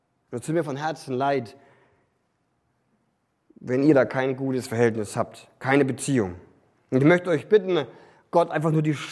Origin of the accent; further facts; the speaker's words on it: Bavaria, Germany; Als Franke müsste ich sagen, macht Sinn, darf ich aber nicht